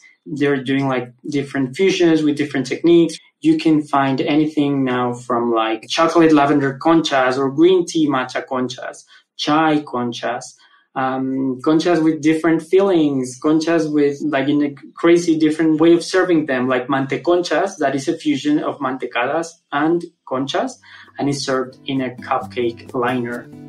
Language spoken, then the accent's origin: English; Mexico City, Mexico; I am a baker from Mexico City.